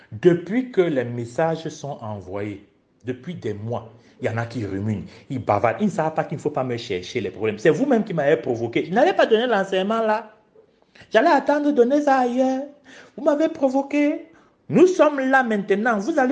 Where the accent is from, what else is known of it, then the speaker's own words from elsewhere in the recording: Cameroon; Vous pensez que j'ai grandi au Cameroun. Je me revendique en première nationalité le Cameroun.